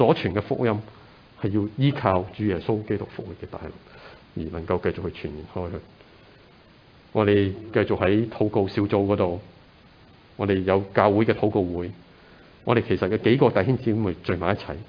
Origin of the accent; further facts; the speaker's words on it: China; 看到这个的我哋中國人啊，乜嘢都係神啊